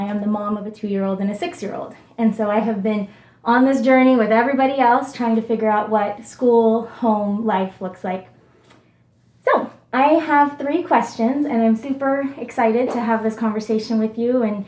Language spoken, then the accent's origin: English; California, United States; I grew up in Tehama … so I am rooted in this county